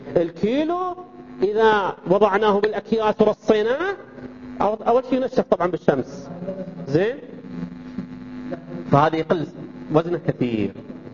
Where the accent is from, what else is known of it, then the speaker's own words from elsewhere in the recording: Al-Ahsa, Eastern Province, Saudi Arabia; بينما مثل التمر المنشف اللي عندنا في الأحساء